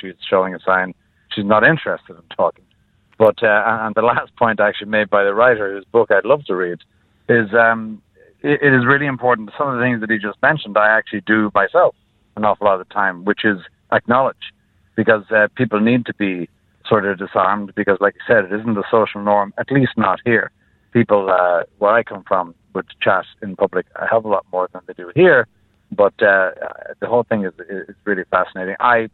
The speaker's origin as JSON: {"language": "English", "country": "Ireland", "moved": "as an adult", "said": "I'm not from here. I've been living here for 20 years. I'm Irish"}